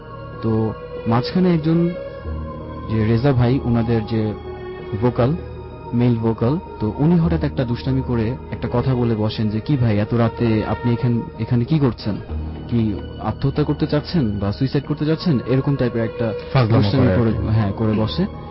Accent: Dhaka, Dhaka Division, Bangladesh; আমি এসেছি ধানমন্ডির জিগাতলা থেকে, আমি আমেরিকান ইন্টারন্যাশনাল ইউনিভার্সিটি এআইইউবিতে বিবিএ ডিপার্টমেন্টে পড়ছি।

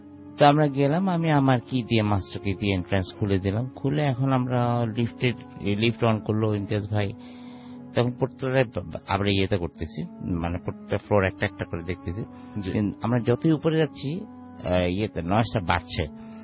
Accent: Uttara, Dhaka Division, Bangladesh; Thank you Rasel ভাই … উত্তরা থেকে।

